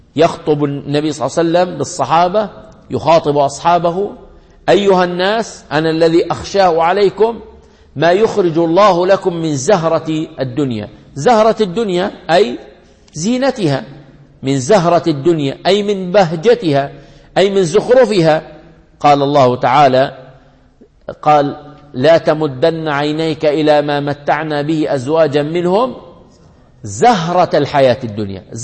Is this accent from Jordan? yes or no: yes; Jordan; الذين يسكنون في الفلل في أرقى الأماكن عندنا في الأردن